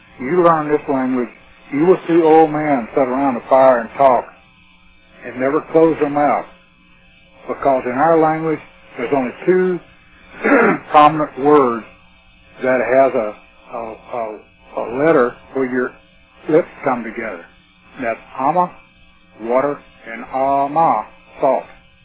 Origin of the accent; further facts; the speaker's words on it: Texas, United States; I've lost Spanish I used to speak because I'm from South Texas.